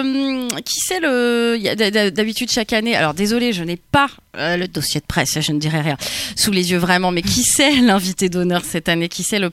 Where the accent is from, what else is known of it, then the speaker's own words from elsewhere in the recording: Hauts-de-France, France; Comment tu sais que je suis du Nord-Pas-de-Calais ?